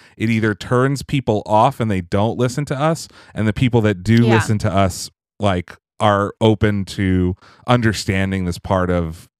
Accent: Pennsylvania, United States; This is like where I grew up in Pennsylvania.

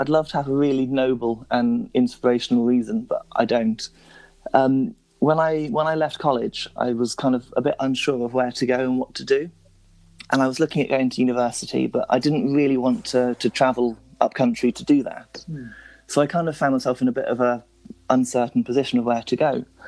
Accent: South West England, United Kingdom; I would say to people that I'm from Cornwall.

